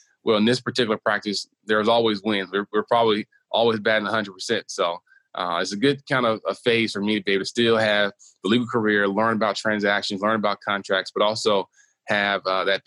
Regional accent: Selma, Alabama, United States; Yeah, growing up in Selma, my family, you know, Selma known for is civil rights history with the Voting Rights Act of 1965

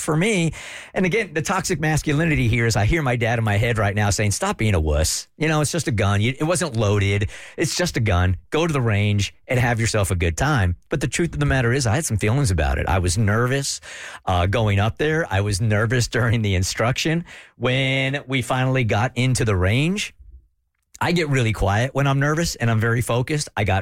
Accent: San Diego, California, United States; so I grew up in San Diego where guns in the part of San Diego that I grew up in just weren't part of the culture. Now, I live in the South now.

